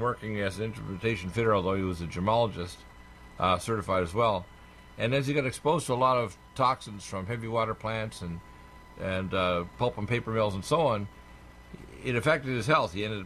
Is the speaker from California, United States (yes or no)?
no; Detroit, Michigan, United States; born there; Well, I'm an American. I was born in Detroit, and my mom was born in North Dakota, and I have American relatives like in Boston and elsewhere.